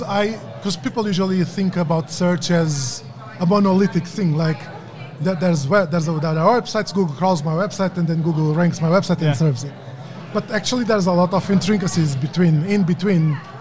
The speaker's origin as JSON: {"language": "English", "country": "Portugal", "second_language": "English", "said": "I'm Portuguese native from Portugal."}